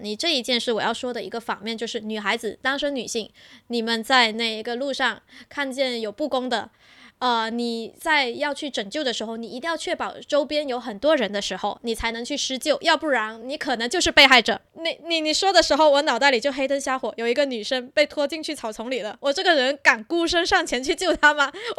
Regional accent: China; 然后这一个词我们中国人就是叫它欺负人

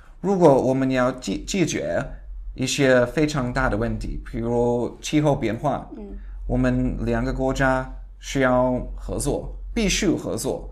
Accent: Charleston, South Carolina, United States; Chinese is a second language; 我说南卡罗来纳州，他们说没有听过。

